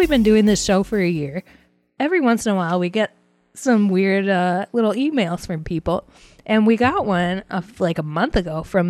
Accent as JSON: {"language": "English", "country": "United States", "said": "I'm American."}